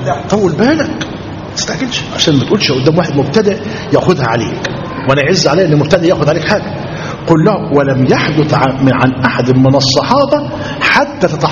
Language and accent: Arabic; Egypt; أهلنا في مصرنا